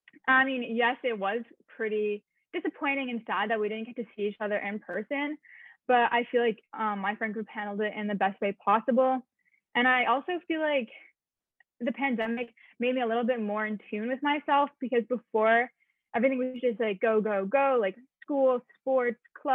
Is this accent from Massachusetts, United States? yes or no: yes; Massachusetts, United States; because I'm originally from Massachusetts.